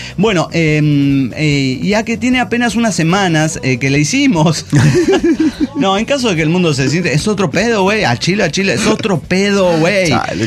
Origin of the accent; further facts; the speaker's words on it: Torreón, Coahuila, Mexico; Soy el inmortal de Torreón, Coahuila, México.